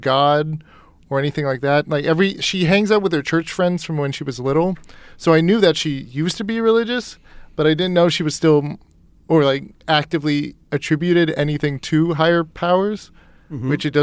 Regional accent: East Coast, United States; I grew up on the East Coast where buildings were old, and I'm like a little homesick in a way

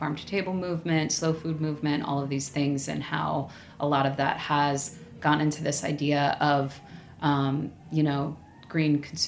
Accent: Staten Island, New York, United States; P.S. I grew up in Staten Island, so I take that very personally.

